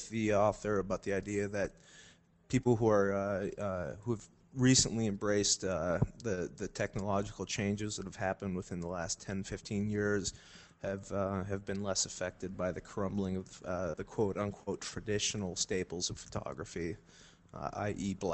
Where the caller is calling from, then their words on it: Palermo, Sicily, Italy; I'm calling from Palermo, Italy.